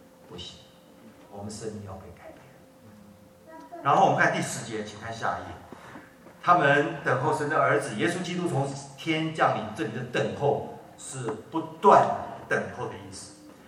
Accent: China; 我们中国人有这个使命，我们中国人有这恩典，我们中国人不能忘记

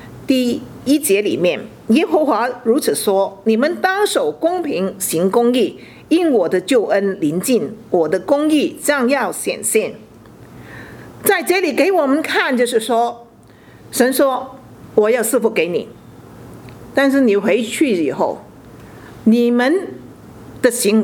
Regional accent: China; now in Australia; 你说我来澳洲已经20多年了，那么澳洲的公民，我是澳洲的公民，当当人家说你是澳洲人的时候，其实人家看你，你还是中国人呢。

